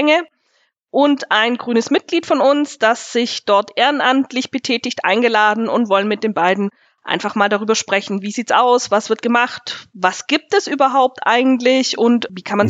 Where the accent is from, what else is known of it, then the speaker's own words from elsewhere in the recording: Nersingen, Bavaria, Germany; Ich komme hier aus der Gemeinde Nersingen